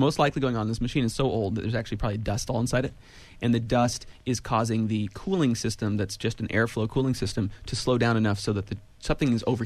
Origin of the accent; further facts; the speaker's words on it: Ben Lomond, California, United States; from my hometown and where I currently live, Ben Lomond, California.